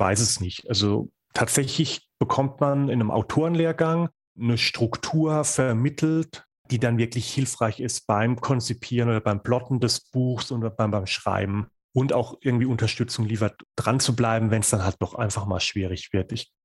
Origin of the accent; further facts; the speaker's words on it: Rhineland-Palatinate, Germany; Ich komme zum Beispiel aus der Pfalz, eine berühmte Weingegend, und habe da auch so den Fable dafür.